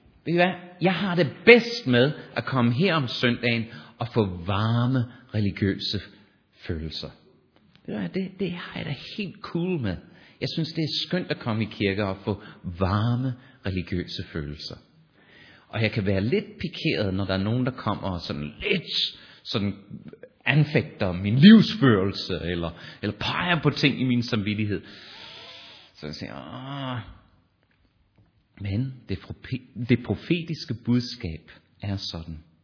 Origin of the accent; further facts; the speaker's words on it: Australia; Jeg er opvokset i Australien på en skole, som havde en anglikansk kirke